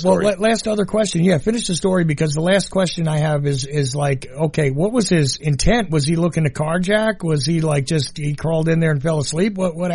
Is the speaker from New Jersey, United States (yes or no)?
yes; New Jersey, United States; I grew up in New Jersey, and Jersey's one of the two states in the country that actually has a law against people pumping their own gas.